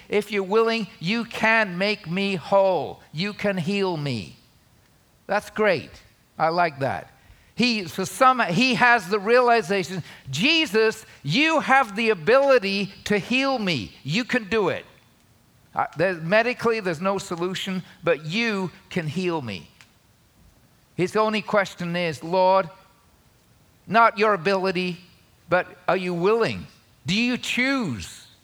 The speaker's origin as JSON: {"language": "English", "region": "England", "country": "United Kingdom", "tie": "born or raised there", "said": "I grew up in England. I went to U.S. as a foreign student, new country, new everything."}